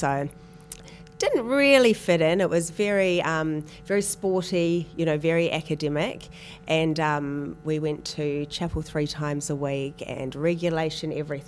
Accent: Dunedin, Otago, New Zealand; I grew up in New Zealand, so a very, very cold place down the south of the South Island called Dunedin. So I went to Maori Hill Primary School and, yeah, had a very, very happy and interesting upbringing down there.

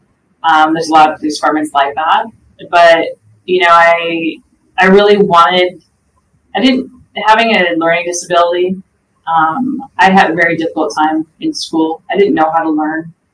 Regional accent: Malibu, California, United States; also born or lived in Santa Monica; Yeah, so I was born in Santa Monica. My family, both my parents were born in the LA area and were raised in the LA area. But we were living in Malibu, of all places

